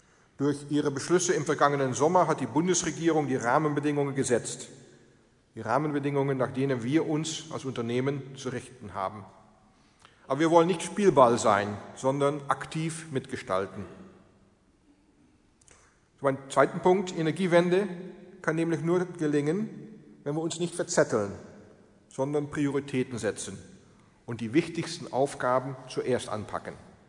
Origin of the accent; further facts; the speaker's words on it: Netherlands; now in Essen, Germany; Ich muss Ihnen sagen, dass gerade zur jetzigen Zeit es als Niederländer in Essen nicht schwierig ist, sich zu Hause zu fühlen, denn meine Landesleute kommen ja quasi schon busgeweise hier rüber